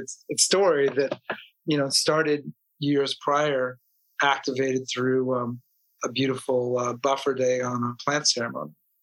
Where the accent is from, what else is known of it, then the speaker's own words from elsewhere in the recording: Phoenix, Arizona, United States; I grew up in Arizona, in Phoenix